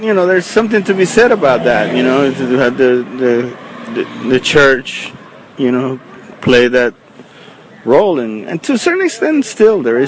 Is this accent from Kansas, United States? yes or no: no; Washington, District of Columbia, United States; also born or lived in El Salvador; and I am from El Salvador, but I'm a Washingtonian. I live in Northeast, but I grew up in Northwest, in Columbia Heights, Mount Pleasant, and Adams Morgan.